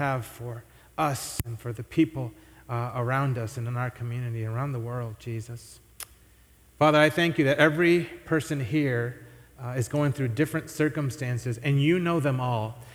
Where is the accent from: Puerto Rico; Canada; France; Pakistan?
Puerto Rico; now in Rochester, United States; But when I moved out to Rochester, you know, new place, new city, growing up in Puerto Rico, most people look like me.